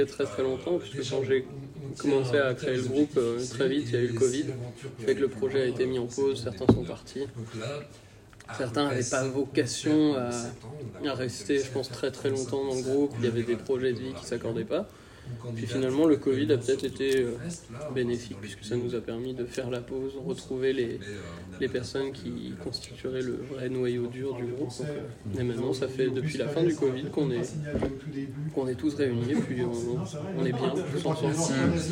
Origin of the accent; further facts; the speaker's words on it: Brest, Brittany, France; born there; Moi je suis né à Brest.